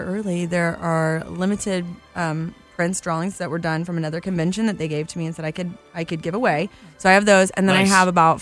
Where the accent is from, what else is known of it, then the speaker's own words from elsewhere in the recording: Overland Park, Kansas, United States; Well, I am from Overland Park